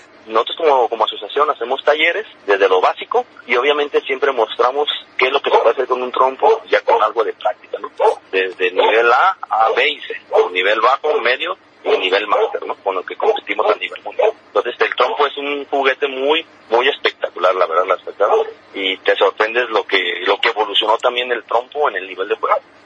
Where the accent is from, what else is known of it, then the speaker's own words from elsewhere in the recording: Jalisco, Mexico; que yo soy de Jalisco